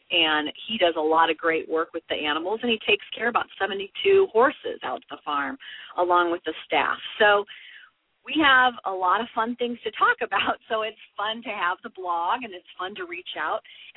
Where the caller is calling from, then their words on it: Missouri, United States; I am in Missouri in the United States